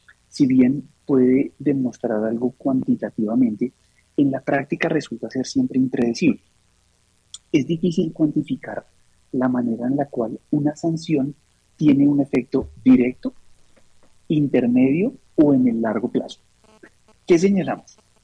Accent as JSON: {"language": "Spanish", "country": "Colombia", "said": "como ciudadanos del mundo, como ciudadanos colombianos"}